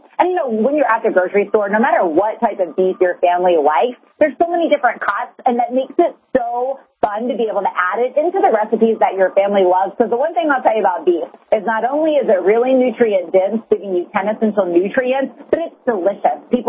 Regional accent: Texas, United States; No, girl, I'm from Texas, so snowboarding is not really at the top of my list. I've walked in snow, so that's important.

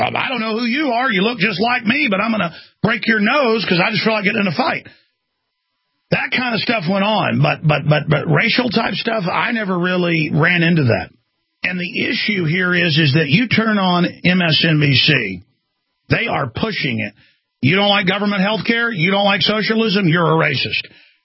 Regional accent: Dallas, Texas, United States; I did not really ever see any type of racial stuff growing up in Dallas, Texas.

